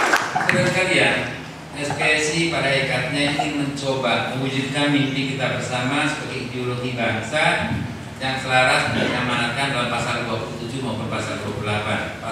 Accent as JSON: {"language": "Indonesian", "town": "Purworejo", "region": "Central Java", "country": "Indonesia", "said": "orang Cirebon ini termasuk saya orang Purworejo atau orang Jawa Tengah sudah bergaul"}